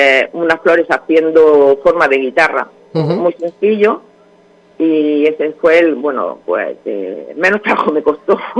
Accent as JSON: {"language": "Spanish", "town": "Vera", "region": "Andalusia", "country": "Spain", "said": "Pues soy de Vera."}